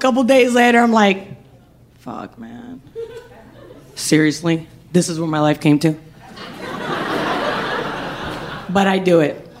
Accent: Spain; English is a second language; the first kiss I ever had in my life, I'm from Spain

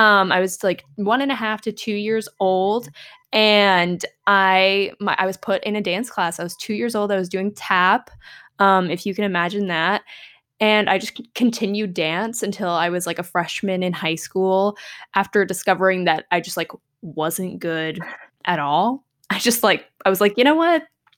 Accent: Ridgefield, Connecticut, United States; also born or lived in Canada / Dallas / Austin; now in Verona, United States; And I am originally from Ridgefield, Connecticut, although my hometown answer is a little bit complicated because my family has moved around a lot. So I've lived in Canada, I've lived in Dallas, I've lived in Austin, I'm now currently in Verona, New Jersey.

